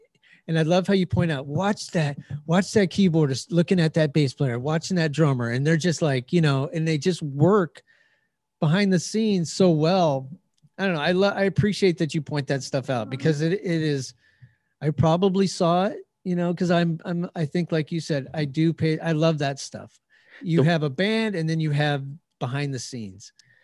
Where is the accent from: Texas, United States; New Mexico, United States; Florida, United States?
New Mexico, United States; Albuquerque; I grew up in Albuquerque, so I'm familiar with I-10.